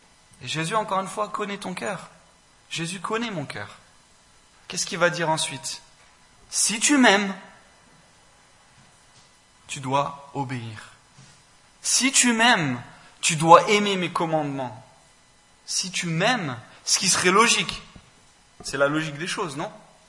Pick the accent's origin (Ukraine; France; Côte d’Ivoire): France; Et en tant que Français, c'est souvent là que ça coince.